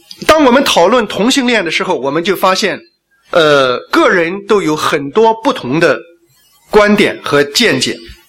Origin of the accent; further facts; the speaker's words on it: China; 我们中国人讲求五伦，是吧？